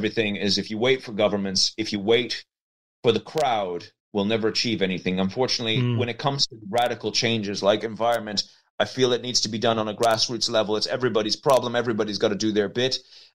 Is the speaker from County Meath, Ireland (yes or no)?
yes; County Meath, Ireland; So I'm a filmmaker from County Meath. The accent probably is going to make you not believe me, but I am a filmmaker. I'm Irish. And I come from an old Norman family, and we have an estate here that's about 1,700 acres.